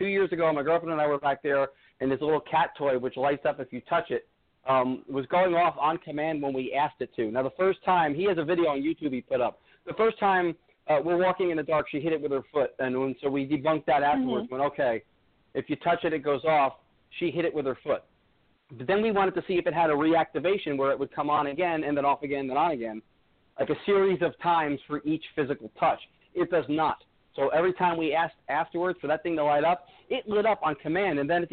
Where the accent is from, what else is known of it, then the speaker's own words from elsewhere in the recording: New Jersey, United States; also born or lived in Los Angeles; which I'm originally from New Jersey, so I've lived in New Jersey and in Los Angeles.